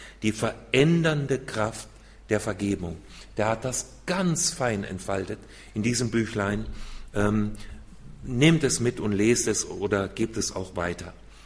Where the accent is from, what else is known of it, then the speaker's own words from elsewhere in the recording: Hesse, Germany; Ich muss nach Hessen zurück, ich bin ein Hesse, ich muss heute wählen